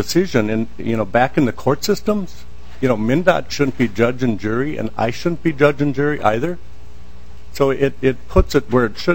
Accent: Montevideo, Minnesota, United States; I'm from Montevideo, Minnesota.

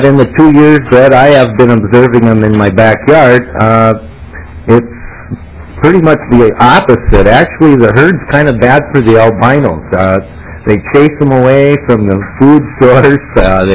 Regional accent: Wahkon, Minnesota, United States; I'm from Waukon, Minnesota, south end of Mille Lacs Lake.

